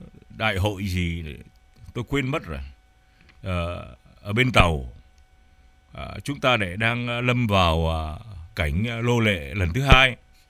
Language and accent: Vietnamese; Nam Dinh Province, Vietnam; born there; Chị biết là tôi sinh ra tại Nam Định.